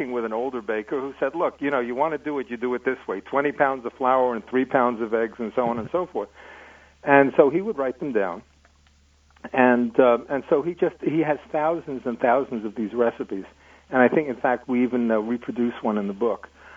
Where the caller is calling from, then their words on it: San Diego, California, United States; I live in San Diego.